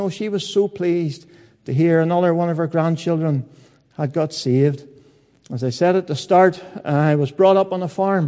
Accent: Newtownards, Northern Ireland, United Kingdom; born there; I was born in Newton Ards and was the youngest of three. I had two older sisters and lived on a farm.

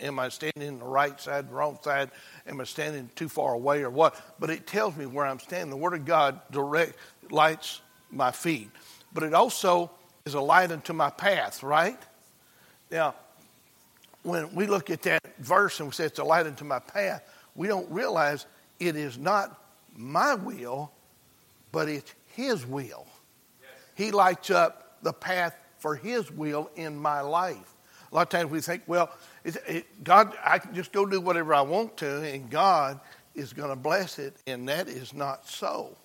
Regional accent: Arkansas, United States; also born or lived in Shreveport; I wasn't born here, but I was raised in Arkansas. Let me put it that way. I was born in Shreveport, Louisiana.

